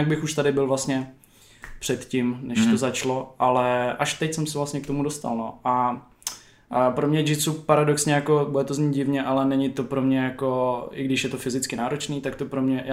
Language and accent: Czech; Tábor, South Bohemian Region, Czechia; já jsem z Tábora původně jako z vesnice